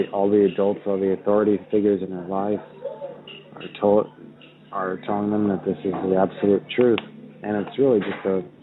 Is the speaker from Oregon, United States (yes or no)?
no; New Jersey, United States; I grew up in the New York City area. I mean, I'm from New Jersey.